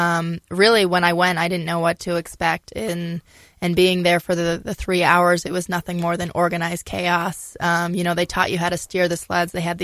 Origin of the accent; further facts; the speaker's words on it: Augusta, Maine, United States; I was born and raised in Augusta, Maine. Still live there today. Proud Mainer.